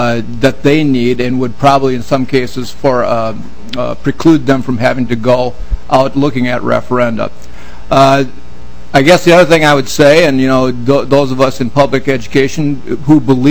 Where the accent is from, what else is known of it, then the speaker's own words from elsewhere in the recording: Cannon Falls, Minnesota, United States; I'm going to talk a lot this session about my hometown of Cannon Falls.